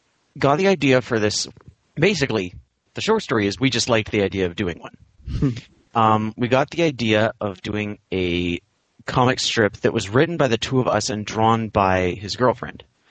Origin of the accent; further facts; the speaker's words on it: Vancouver, British Columbia, Canada; I am hailing from the Vancouver area of British Columbia, Canada.